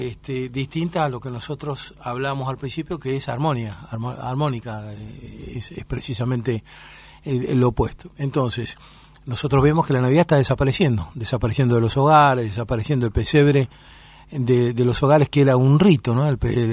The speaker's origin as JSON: {"language": "Spanish", "country": "Argentina", "said": "En el caso nuestro somos argentinos, tenemos esta peculiaridad de ser argentino."}